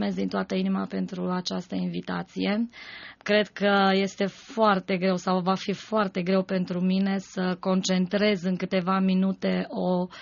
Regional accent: Romania; now in Timișoara, Romania; un păstor din Apuseni a avut dorința să înființeze o orchestră în Biserica Baptistă din satul meu.

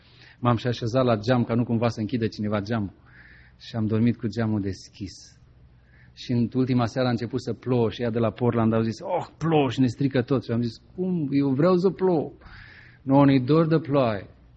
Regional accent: Romania; now in Los Angeles, United States; Noi am zis, din Los Angeles. Dar prima dată am venit din Europa, din România.

